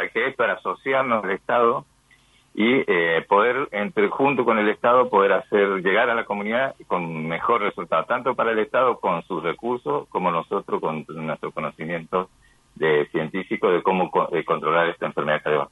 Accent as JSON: {"language": "Spanish", "region": "San Luis", "country": "Argentina", "tie": "born there", "also_born_or_lived": "La Plata, Argentina", "said": "yo soy nacido en San Luis y, bueno, por cuestiones familiares, estrategia familiar, me fui a..."}